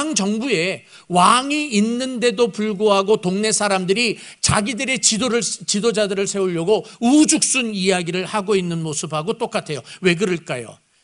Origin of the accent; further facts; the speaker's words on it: South Korea; 우리 한국 사람들은 제가 한국 사람이니까 한국 사람이라고 그러는 거예요.